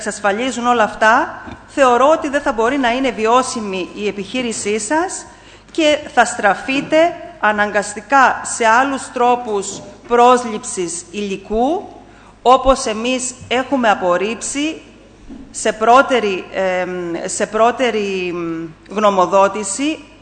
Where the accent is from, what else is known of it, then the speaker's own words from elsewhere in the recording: Zakros, Crete, Greece; τα οποία είναι πολύτιμα για τα πρόβατα και τα κατσίκια στη Ζάκρο, στο χωριό μου